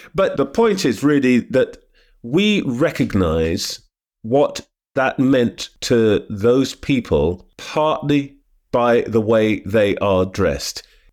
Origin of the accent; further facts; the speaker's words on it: London, United Kingdom; born there; also born or lived in British Guiana; I was born in London, but as a child, shuttled a bit back and forth.